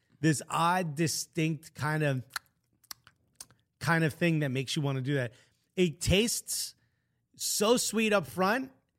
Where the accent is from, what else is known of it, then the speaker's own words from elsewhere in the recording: North West England, United Kingdom; accent: Scouse; I didn't make a mistake. You just don't understand my Scouse accent.